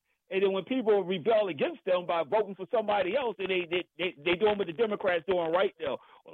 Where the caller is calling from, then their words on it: District of Columbia, United States; from the district, brother.